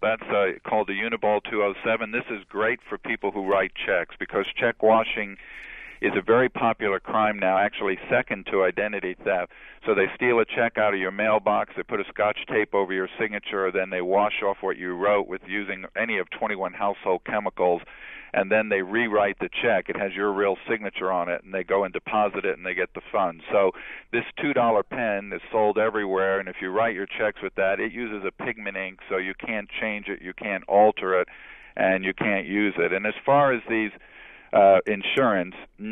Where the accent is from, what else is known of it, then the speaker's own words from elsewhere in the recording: New York, United States; You know, I grew up in New York, and when I was a kid, you didn't even get a Social Security number until you got your first job.